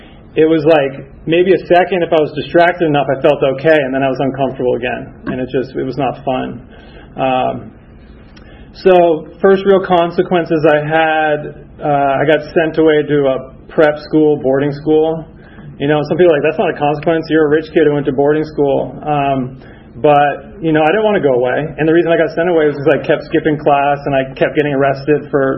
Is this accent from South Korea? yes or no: no; Northern United States, United States; I grew up in the North, so I'm a Yankee, but now I'm a damn Yankee because I met a girl and I'm staying down here, so you guys can't get rid of me.